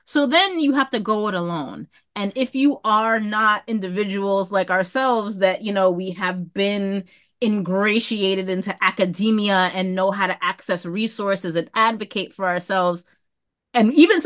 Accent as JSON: {"language": "English", "town": "New York City", "region": "New York", "country": "United States", "tie": "born or raised there", "said": "I grew up in New York City"}